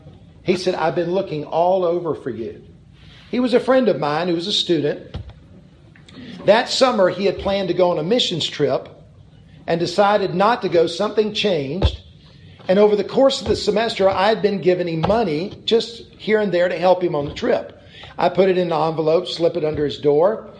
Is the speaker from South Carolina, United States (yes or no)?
yes; South Carolina, United States; Well, I'm from South Carolina. There's lots of poisonous snakes here.